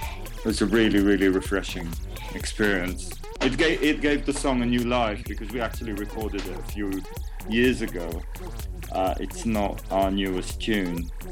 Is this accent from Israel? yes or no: yes; Israel; now in London, United Kingdom; So I'm from Israel